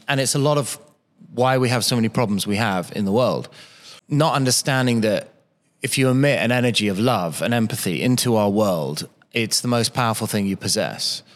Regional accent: United Kingdom; I think it's because I'm a British artist

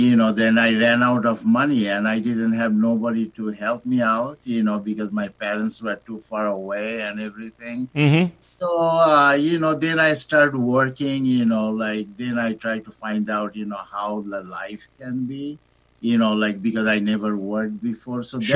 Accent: Bangladesh; moved away as an adult; now in United States; I came from Southeast Asia, you know, like in Bangladesh.

